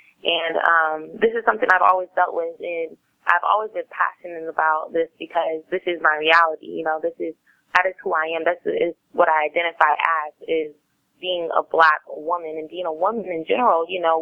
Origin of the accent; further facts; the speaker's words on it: Oviedo, Florida, United States; I grew up in Oviedo. Oviedo is a small town, right next to Sanford and right outside of Orlando.